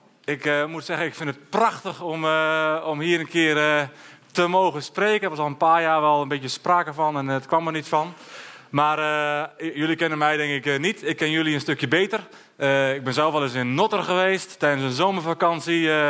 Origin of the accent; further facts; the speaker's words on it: Drenthe, Netherlands; also born or lived in Hengelo; ik ben een Drent, dus dat is ook wel fijn, hè? Drent en Twente, dat matcht wel een beetje. Ik heb hier ook een paar jaar gewoond.